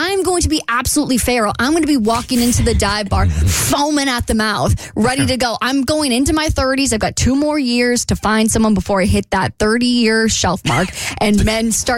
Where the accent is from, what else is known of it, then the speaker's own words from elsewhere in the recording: Jacksonville, Florida, United States; Me and my friend Trevin, we are going down to Jacksonville, Florida. It's my hometown.